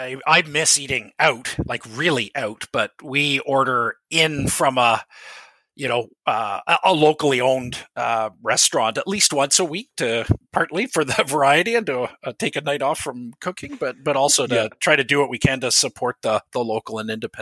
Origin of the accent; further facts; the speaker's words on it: Ontario, Canada; moved away; I grew up in Ontario, but I'm proud to say now I have lived in Alberta longer than I ever lived in Ontario. But I did grow up in the Ottawa Valley in Ontario and moved out here in 1994